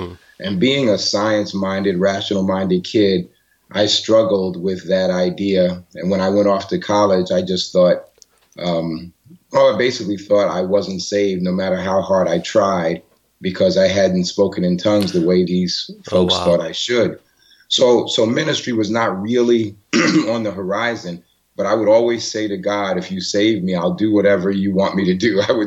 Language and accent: English; Jamaica, New York, United States; also born or lived in Brooklyn, United States; And I was born in Jamaica, Queens, and lived there. And then we moved to a community near Springfield Gardens High School. And I commuted into Manhattan for high school. Later, I lived in Brooklyn, New York as an adult, a young adult.